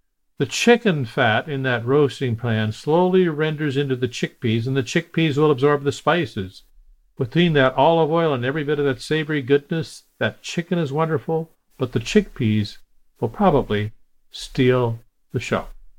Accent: Ketchikan, Alaska, United States; When I was growing up in Ketchikan, Alaska, they were mostly the local Seventh-day Adventists.

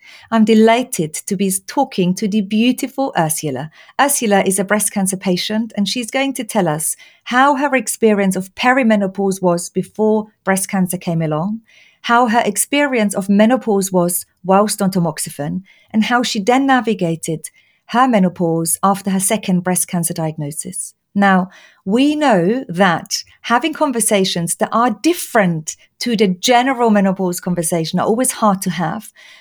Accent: Austria; We've been chatting in German because you're from Germany. I'm from Austria.

